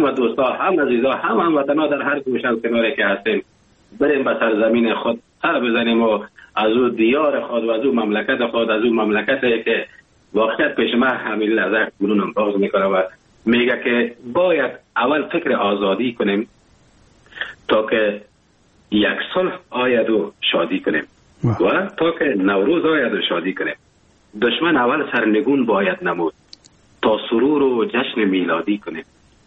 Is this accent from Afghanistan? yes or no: yes; Afghanistan; moved away as an adult; now in Germany; افغانستان عزیز ما که من هر چقدر به ارتباط وطنم بگویم هنوزم کم است